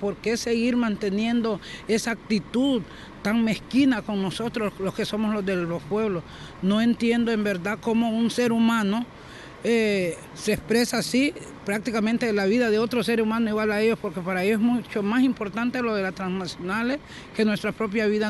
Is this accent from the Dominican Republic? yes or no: no; Santa Rosa de Aguán, Colón, Honduras; Mira, yo vengo de la costa norte de Honduras. Mi comunidad se llama Santa Rosa de Aguán. Estoy en el departamento de Colón.